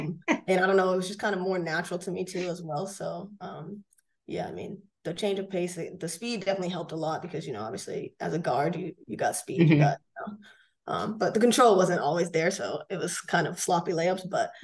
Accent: Braintree, Massachusetts, United States; I'm from Braintree, Mass. It's a little town, probably like 15, 20 from Boston.

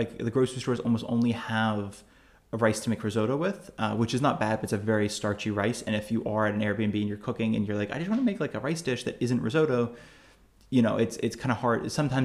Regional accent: United States; I think as an American, it's like, it's not uncommon for somebody to just be like, I really like Mexican food.

